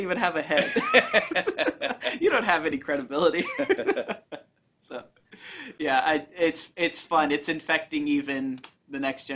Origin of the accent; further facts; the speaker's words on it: United States; we're not British, we're American, so we're a little more rough with each other.